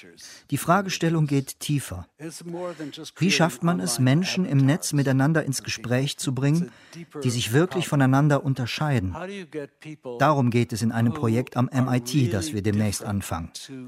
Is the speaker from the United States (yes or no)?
yes; United States; Wie Sie wissen, bin ich in den USA aufgewachsen.